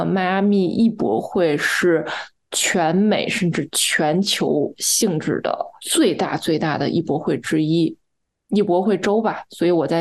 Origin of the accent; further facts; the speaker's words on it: China; 可能身为中国人我还是会有点小小嫉妒呢